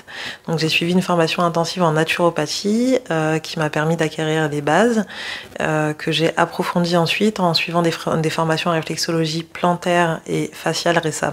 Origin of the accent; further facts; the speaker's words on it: France; Alors moi je suis installée à Ivry-sur-Seine depuis début janvier, mais je suis née, j'ai grandi en France hexagonale, dans une famille au sein de laquelle la culture était au centre de tout, donc je me sens clairement beaucoup plus guyanaise qu'autre chose